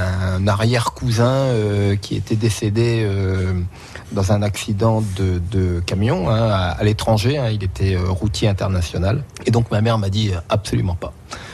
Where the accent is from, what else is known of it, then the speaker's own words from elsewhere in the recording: Saint-Amand-Montrond, Centre-Val de Loire, France; born there; je suis né dans le Berry, il y a un peu plus de 53 ans maintenant, voilà, dans le centre de la France, à Saint-Amand-Montrond.